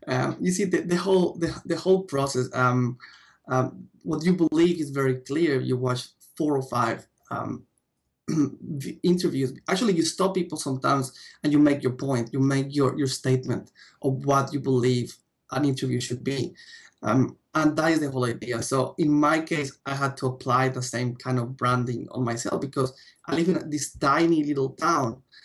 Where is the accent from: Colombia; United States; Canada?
Colombia; now in Australia; So before they were asking me, I had to put my story. So I had to tell them, I'm Colombian.